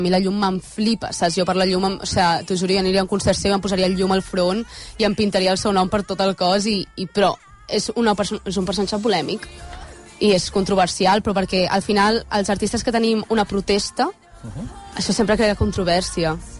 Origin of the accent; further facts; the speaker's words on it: Barcelona, Catalonia, Spain; Jo que sóc de Barcelona